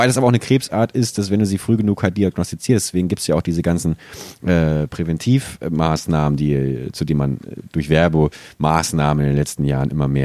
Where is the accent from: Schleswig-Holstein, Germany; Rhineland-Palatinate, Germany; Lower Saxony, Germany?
Lower Saxony, Germany; Buchholz in der Nordheide; Das ist meine alte Heimat.